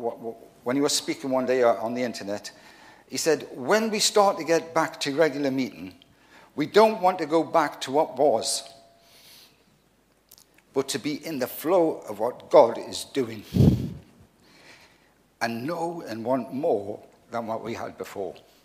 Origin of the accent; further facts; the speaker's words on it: Gateshead, North East England, United Kingdom; I come from Gateshead up in County Durham